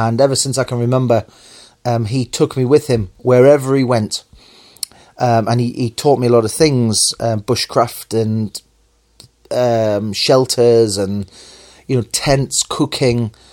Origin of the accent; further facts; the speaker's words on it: Hexham, North East England, United Kingdom; When we used to go up Fellside as kids, you could see over all of the town of Hexham.